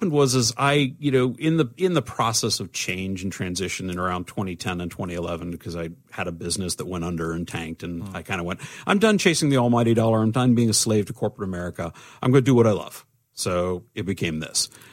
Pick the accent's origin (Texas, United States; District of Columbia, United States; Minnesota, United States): District of Columbia, United States; Washington; I'm originally from Washington, D.C.